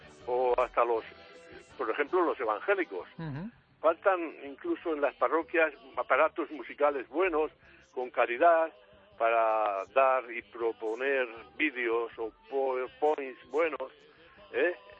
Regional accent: Aibar, Navarre, Spain; desde niño en mi pueblo de Aibar, Navarra, estudié música desde pequeño

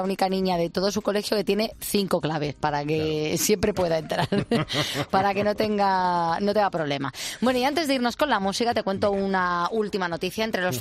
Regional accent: Spain; nosotros como españoles

